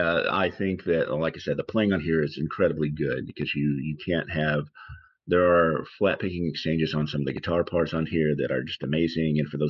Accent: the South, United States; Because it is both representative of a life that growing up in the South

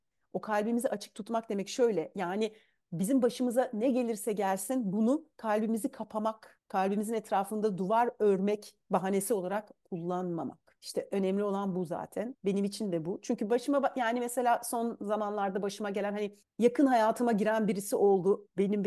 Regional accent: Mersin, Turkey; born there; moved away; also born or lived in Antalya / Adana / İzmir / United States; Küçükken çok taşındık. Mersin doğumluyum ama hani güney illerinde, sonra Antalya, Adana, oradan İzmir'e taşındık. Annemler İzmirliydi zaten. Sonra ben Amerika'ya taşındım. Amerika'da da oradan oraya taşındım. Sonra Amerika'dan Fransa'ya geldim, Paris'e geldim. Sonra oradan da buraya taşındım.

